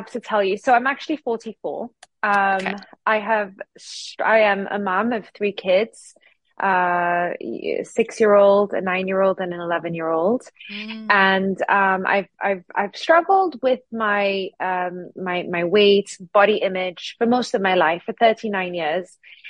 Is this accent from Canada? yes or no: no; Singapore; So, yes, I grew up in Singapore.